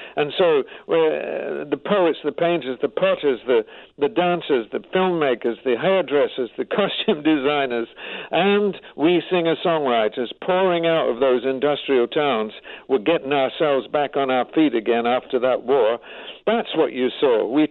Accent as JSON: {"language": "English", "town": "Glasgow", "region": "Scotland", "country": "United Kingdom", "said": "and I'm the Irish in Scotland and Glasgow"}